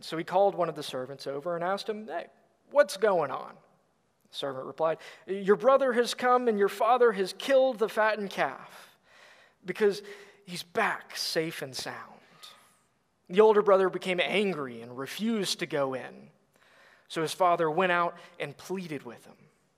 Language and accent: English; Peachtree City, Georgia, United States; also born or lived in Plano; I grew up in a town called Peachtree City, Georgia. I was born in Plano. We moved there in like 2008.